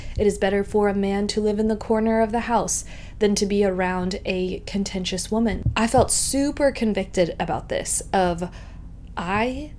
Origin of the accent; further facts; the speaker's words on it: United States; He's from South Africa, I'm from America.